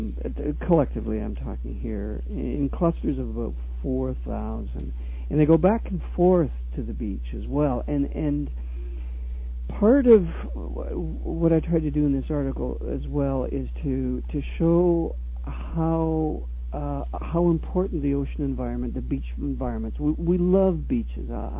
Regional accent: Toronto, Ontario, Canada; we come from Toronto, and we're not that close to the ocean

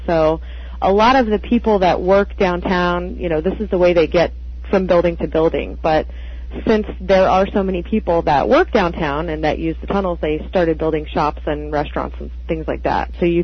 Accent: Houston, Texas, United States; I think that by writing this piece about Houston, it was kind of a tribute to what I consider to be my hometown, and how you don't really realize what you have until you're not there anymore.

